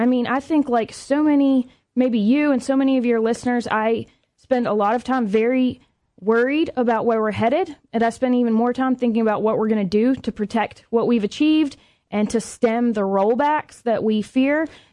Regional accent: West Virginia, United States; I grew up in West Virginia, so I'm from coal country.

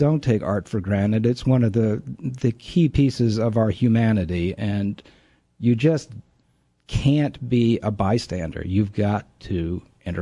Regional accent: Charlottesville, Virginia, United States; coming back to Charlottesville after so long, people would say, where'd you come from? Where'd you grow up? And I'd say, here.

